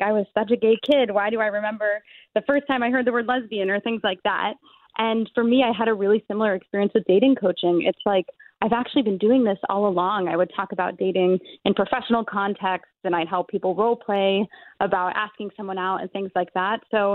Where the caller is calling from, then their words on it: New York City, New York, United States; I'm calling from New York City.